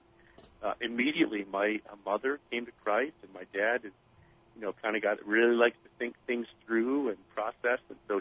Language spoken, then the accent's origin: English; Western Canada, Canada; funny enough, I grew up in Western Canada